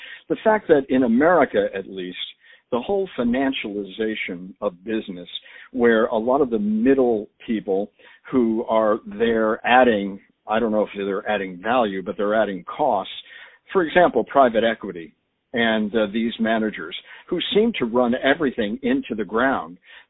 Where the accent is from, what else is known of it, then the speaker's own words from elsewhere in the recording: Connecticut, United States; I'll give you one in my home state of Connecticut.